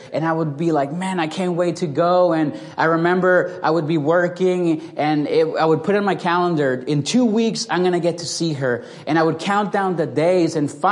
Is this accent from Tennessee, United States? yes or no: yes; Tennessee, United States; But I'm from Tennessee. I'm a big UT fan.